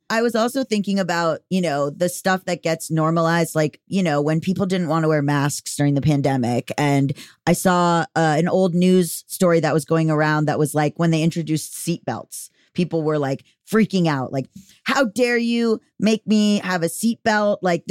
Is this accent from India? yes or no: no; United States; And I'm an American.